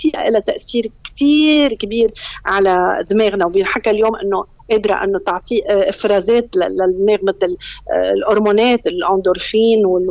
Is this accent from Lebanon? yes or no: yes; Lebanon; نحن كلبنانيين